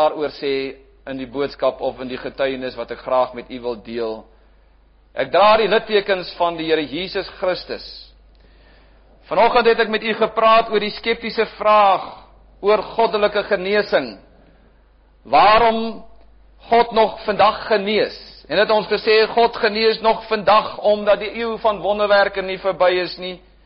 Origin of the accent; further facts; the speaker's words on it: Pretoria, Gauteng, South Africa; As 'n jong seun, het ek in Pretoria groot geword.